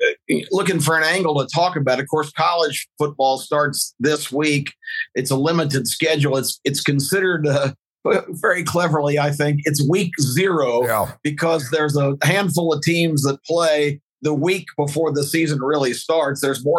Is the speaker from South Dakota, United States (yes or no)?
no; Georgia, United States; So I'm more Alabama than Auburn, but I grew up in Georgia.